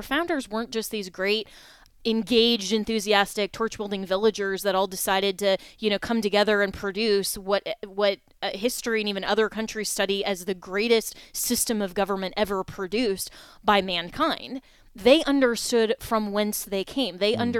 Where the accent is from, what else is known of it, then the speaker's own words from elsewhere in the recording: Florida, United States; here in my home state of Florida